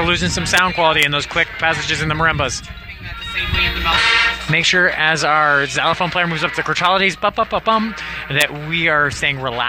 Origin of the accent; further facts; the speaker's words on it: Erie, Pennsylvania, United States; I'm from Erie, Pennsylvania.